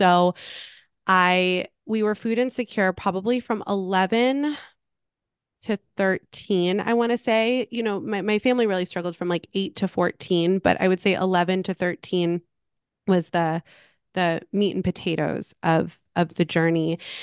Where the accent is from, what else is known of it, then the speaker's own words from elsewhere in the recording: Malibu, California, United States; I grew up in Los Angeles, California. I grew up in a beach community in Malibu, and things were great.